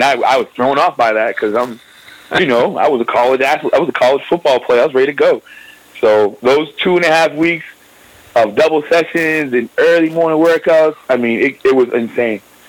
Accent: Lynn, Massachusetts, United States; I'm a kid from Lynn, man.

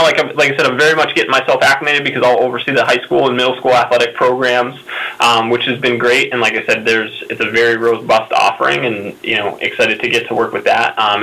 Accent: Connecticut, United States; I'm originally from Connecticut, but went to Endicott College

